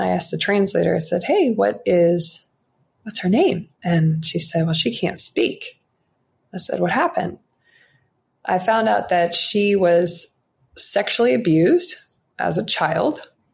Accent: South Carolina, United States; But I still had been trained in my little culture I grew up in South Carolina, that being rich was bad.

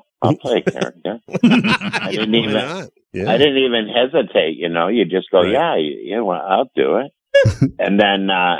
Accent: Minnesota, United States; You know, I grew up in Minnesota.

